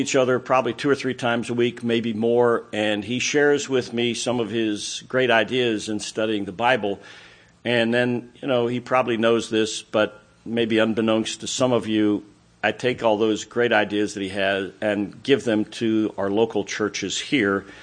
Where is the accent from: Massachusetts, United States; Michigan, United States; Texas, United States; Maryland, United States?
Maryland, United States; who's from Maryland, and I'm from Maryland